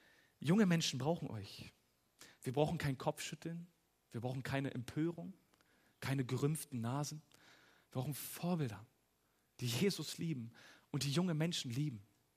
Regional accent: Hanover, Lower Saxony, Germany; Ernst August, aus meiner Heimatstadt, Prinz Ernst August oder auch als der Pinkel- und Prügelprinz bekannt.

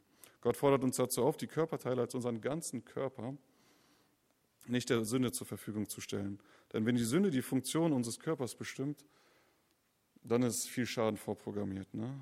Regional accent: Wolfsburg, Lower Saxony, Germany; ich komme aus Wolfsburg. Das ist die schönste Stadt der Welt tatsächlich. Und bei uns in Wolfsburg dreht sich alles um Autos, um Volkswagen.

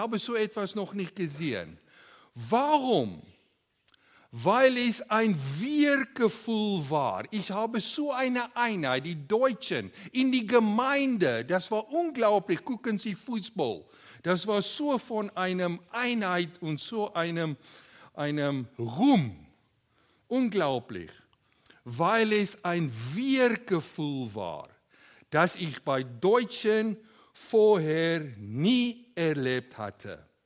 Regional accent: South Africa; Ich erinnere mich gut an das Ende der 80er und Anfang 90er Jahre in Südafrika, meine Heimat.

